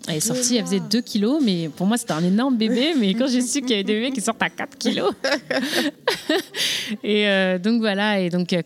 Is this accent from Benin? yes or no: yes; Benin; parce que je suis béninoise